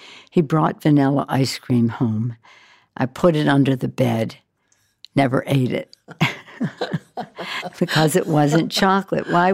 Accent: Baltimore, Maryland, United States; I was born and raised in Baltimore

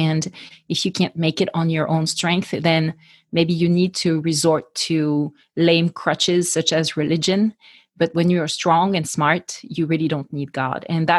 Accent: France; English is a second language; and high school in France. Oh. So that really was not my native language at all, which explains why my accent has never gone away because I've learned it as a teenager slash young adult.

